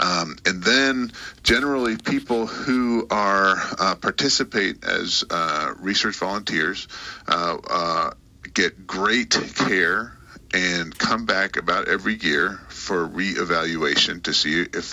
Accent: Philadelphia, Pennsylvania, United States; now in Kentucky, United States; And I came here 15 years ago. I voted with my feet. I came from Philadelphia, and I came to the place that's best in the world.

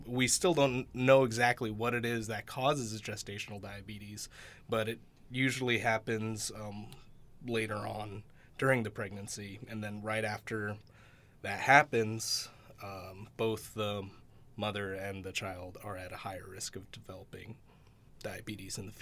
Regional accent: Bethel, Alaska, United States; I grew up here in Bethel all my life, and I've actually been working at YK for the past 10 years.

